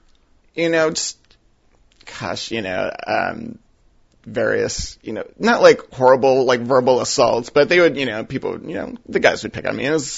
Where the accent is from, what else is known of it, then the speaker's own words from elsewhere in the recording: Detroit, Michigan, United States; also born or lived in Kalamazoo / Ann Arbor / Ypsilanti; Yep, I grew up in Detroit, like the northwest side of Detroit, kind of on the edge of suburbia, you know. Great neighborhood to grow up in.